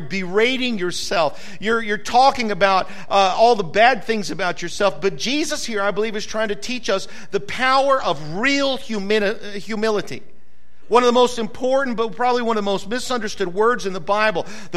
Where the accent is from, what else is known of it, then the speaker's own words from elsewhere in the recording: the South, United States; I got pride in America. I'm American. I'm a Southern American. Makes me even better.